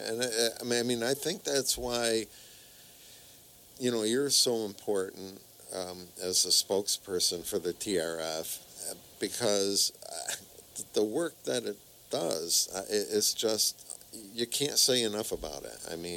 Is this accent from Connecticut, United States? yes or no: no; Gloversville, New York, United States; He graduated from the high school I graduated from, where I grew up in Gloversville.